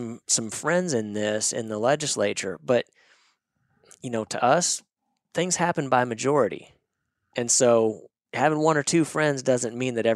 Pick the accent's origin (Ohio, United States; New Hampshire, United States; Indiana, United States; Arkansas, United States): Arkansas, United States; grew up in Northwest Arkansas. I love the Razorbacks.